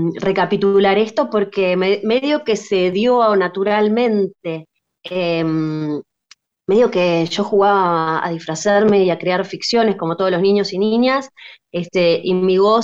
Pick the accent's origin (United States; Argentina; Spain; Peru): Argentina; La Plata, Buenos Aires Province; yo soy de La Plata